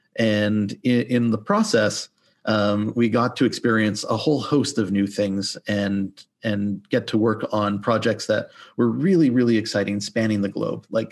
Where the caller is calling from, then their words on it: Toronto, Ontario, Canada; So I am currently zooming in from the lovely Toronto, Canada, in the late February timeframe